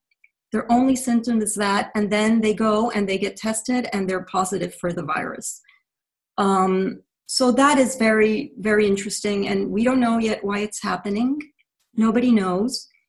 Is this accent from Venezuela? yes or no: yes; Venezuela; also born or lived in New York; now in United States; So my mother is Venezuelan, my father is Jewish. I was raised secular, so I was raised in Venezuela. Then I came to live in the United States. I was actually born here in New York.